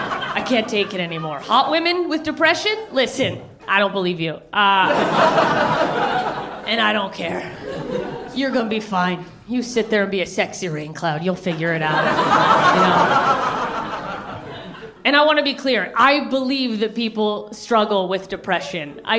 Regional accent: Alaska, United States; Trust me, I grew up in Alaska. We have four guys for every girl.

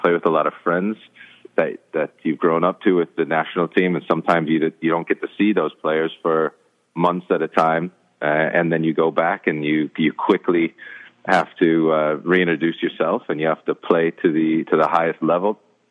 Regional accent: Ohio, United States; And they worked it out, and because I was from Ohio, I ended up doing it.

